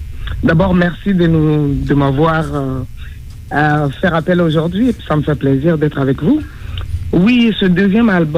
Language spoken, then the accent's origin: French; Mali; Moi, je suis originaire du Mali. Je suis griot aussi de père et de mère.